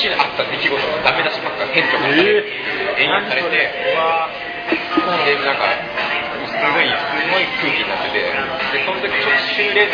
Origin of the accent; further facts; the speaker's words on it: Tokyo, Japan; born there; まあ、僕東京生まれなんで、実家から通ってて